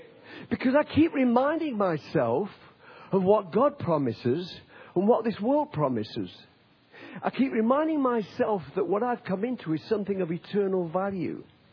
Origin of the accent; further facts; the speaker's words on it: Nottingham, East Midlands, United Kingdom; And I come from Nottingham, and was in Nottingham